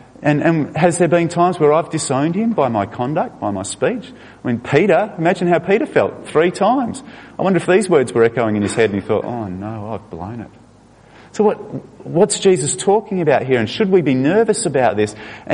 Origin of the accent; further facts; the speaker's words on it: Australia; now in Los Angeles, United States; I'll just hop off the bus here, just say, hang on, because I'm an Australian.